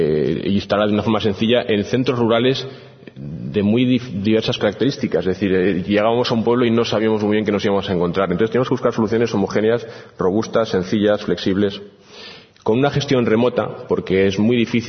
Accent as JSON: {"language": "Spanish", "town": "Soria", "region": "Castile and León", "country": "Spain", "said": "porque yo soy de Soria, siempre pongo pueblos de Soria."}